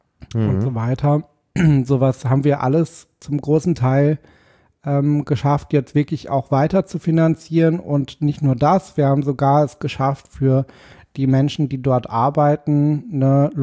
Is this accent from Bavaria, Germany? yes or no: no; Paderborn, North Rhine-Westphalia, Germany; moved away as an adult; also born or lived in Dortmund; now in Berlin, Germany; Nein, ich bin geboren in Paderborn.